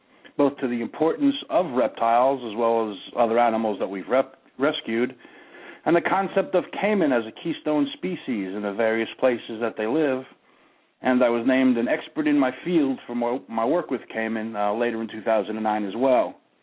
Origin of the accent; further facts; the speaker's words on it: Jackson Heights, New York, United States; I am from Jackson Heights. Jackson Heights is represented or in the house or whatever you want to say